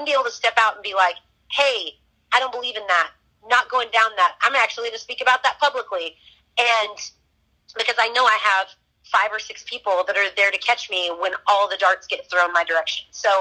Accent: Florida, United States; because I'm from Florida, got to Texas quickly.

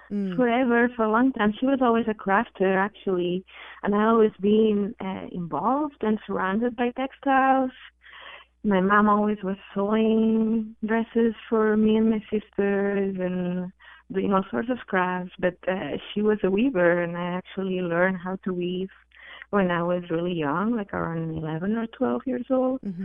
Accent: Barcelona, Catalonia, Spain; English is a second language; I'm from Spain. I'm from Barcelona.

